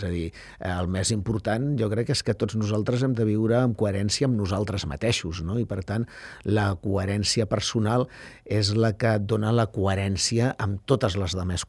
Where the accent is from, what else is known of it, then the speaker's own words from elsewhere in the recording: Catalonia, Spain; born there; Home, jo vaig néixer al Bages, els meus pares són del Berguedà, o era el meu pare del Berguedà.